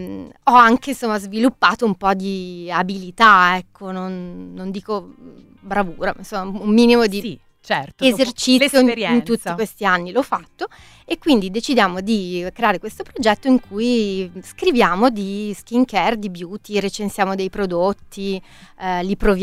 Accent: Veneto, Italy; now in Milan, Italy; Io vivo a Milano dal 2010, ma ci tengo molto a dire che sono veneta di origine

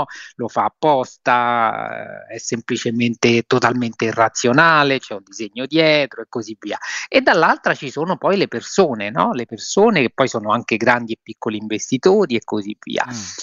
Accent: Rome, Lazio, Italy; In Italia, a Roma, da dove vengo io in particolar modo, no?

